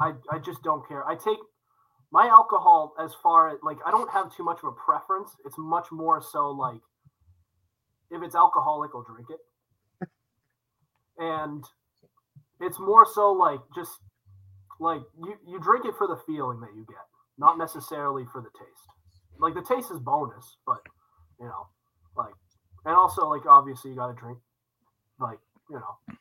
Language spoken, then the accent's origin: English; New England, United States; also born or lived in Michigan; I'm from New England, not born and raised. Well, I was raised, but not born.